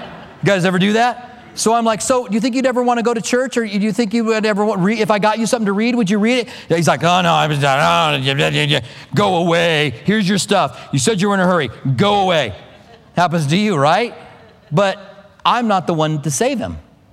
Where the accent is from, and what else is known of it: Clinton, Iowa, United States; born there